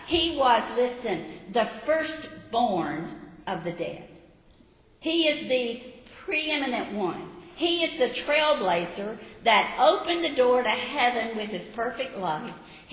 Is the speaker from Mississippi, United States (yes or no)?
yes; Mississippi, United States; I was raised in Mississippi. Everybody in Mississippi believes in Jesus.